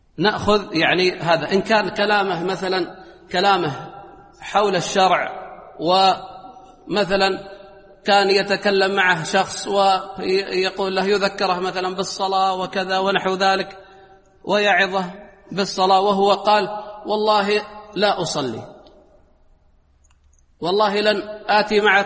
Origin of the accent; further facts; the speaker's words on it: United Arab Emirates; قال باللهجة مثلا المحلية هنا عندنا في الإمارات